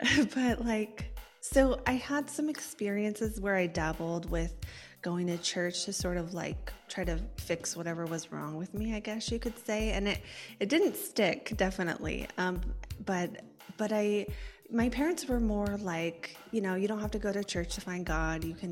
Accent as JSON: {"language": "English", "town": "Port Angeles", "region": "Washington", "country": "United States", "tie": "born or raised there", "said": "I grew up in a small town called Port Angeles. It's in Washington State on the Olympic Peninsula. So a little bit isolated because it's out there."}